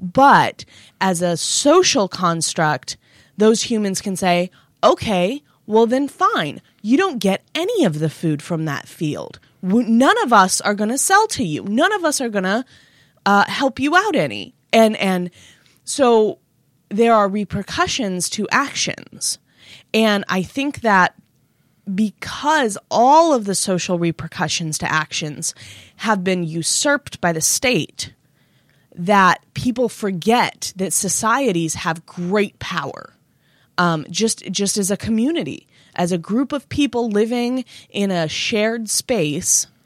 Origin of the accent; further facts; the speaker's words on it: United States; And so as an American, there is no ritual for me to become an adult that does not involve the state.